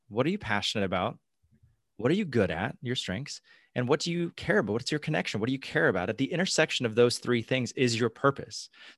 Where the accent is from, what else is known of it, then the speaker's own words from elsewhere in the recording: California, United States; You know, my mom was a teacher for 20 years. I grew up in the Bay Area.